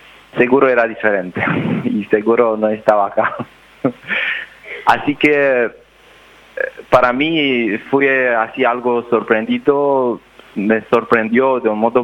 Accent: Romania; born there; Spanish is a second language; moved away; yo soy nacido en Rumania. Llegué en este mundo hace 5 o 6 años.

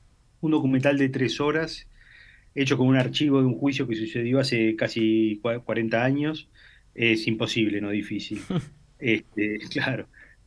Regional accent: Argentina; esto ya lo digo como argentino

